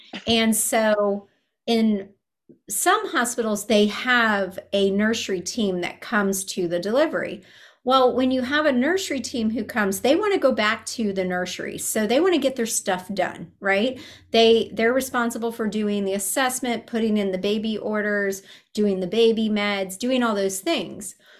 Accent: West Coast, United States; now in East Coast, United States; But I came from the West Coast, really. Even though I live in the East Coast, I've done most of my career in the West Coast.

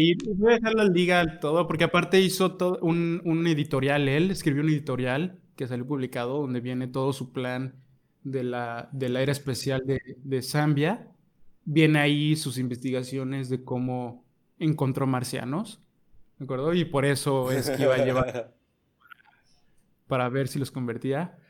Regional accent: Mexico; no es algo que nosotros como mexicanos intentaríamos en algún momento

